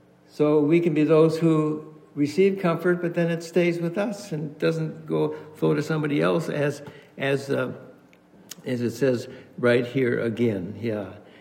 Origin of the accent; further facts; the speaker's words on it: Alexandria, Minnesota, United States; moved away as an adult; now in Seattle, United States; Yeah, I grew up in Minnesota. That's, you know, the Swedes and Norwegians, there are a few of us from back there. And I came out to Seattle in 1966 at age 20 years old.